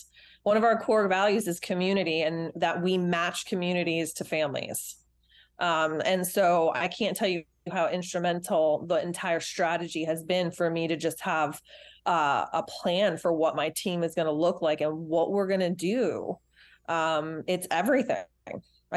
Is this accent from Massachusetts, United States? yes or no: no; New York, United States; I'm originally from New York and her family is from Long Island.